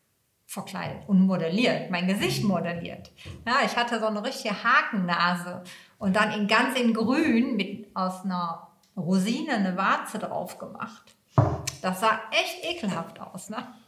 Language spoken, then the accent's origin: German; Mülheim, North Rhine-Westphalia, Germany; ich komme ja aus Mülheim, ich bin ja gebürtige Mülheimerin und ich war in Mülheim viel unterwegs.